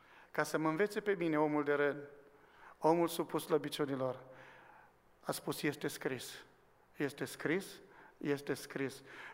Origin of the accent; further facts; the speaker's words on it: Dej, Cluj County, Romania; e din Dej, eu sunt din Dej, și trebuia să ajung acolo